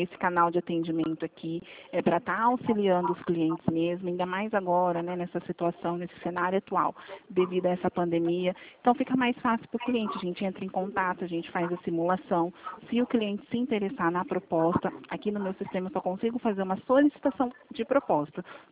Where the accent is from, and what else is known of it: Presidente Prudente, São Paulo, Brazil